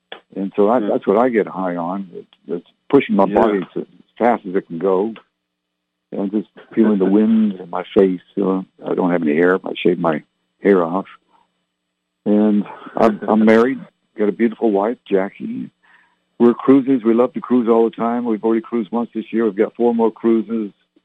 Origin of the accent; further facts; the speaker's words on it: Barrie, Ontario, Canada; born there; I'll be 69 in August, and I was born in Barrie, Ontario, Canada. My parents were English, and I've been around the world, therefore.